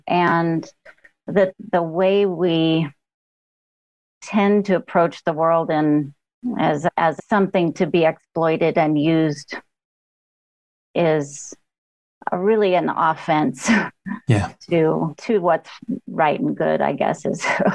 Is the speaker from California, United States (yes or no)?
yes; California, United States; And we're all originally from California.